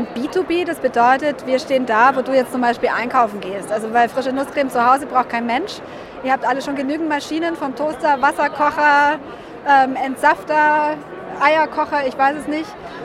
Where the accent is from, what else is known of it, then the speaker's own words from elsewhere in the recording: Germany; wir sind ja in Deutschland und wie funktionieren wir Deutschen?